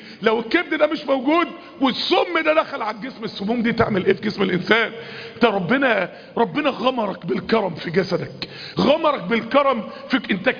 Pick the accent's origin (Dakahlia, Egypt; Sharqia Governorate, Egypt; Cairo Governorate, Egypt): Dakahlia, Egypt; Mansoura; عندنا في المنصورة حتة ارض مرمية بقالها سنين